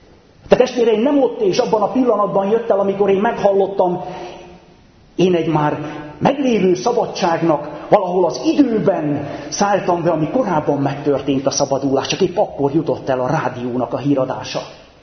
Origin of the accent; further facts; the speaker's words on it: Székely Land, Romania; én, aki abban a székelyföldi faluban, ahol felnőttem, ama kevesek közé tartoztam, aki románul is tudtam